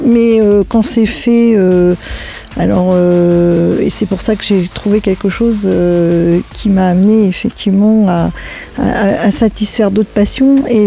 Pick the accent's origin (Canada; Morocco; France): France; Centre-Val de Loire; now in Orléans, France; Après ce parcours, je suis rentrée dans ma région natale, près de Sancerre, où j'ai vendu du vin toujours à l'export